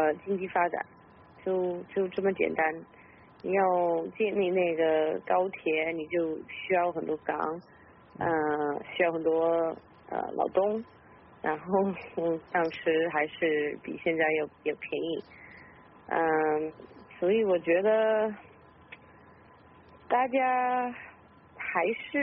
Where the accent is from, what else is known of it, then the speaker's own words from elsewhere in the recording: Beijing, China; 所以当然我作为一个北京人，还是很享受了这个蓝天